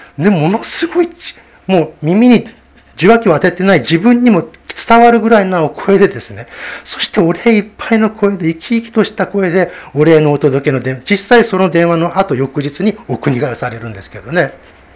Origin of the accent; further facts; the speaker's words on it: Kashiwa, Chiba, Japan; 柏は私が生まれふるさとのようなところなんですね。小学校の時からずっと住んでいた、